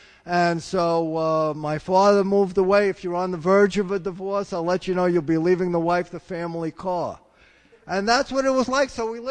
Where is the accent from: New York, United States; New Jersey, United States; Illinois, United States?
New York, United States; Queens; I'm 59 years old. I grew up in Little Neck, Queens. I'm Jewish.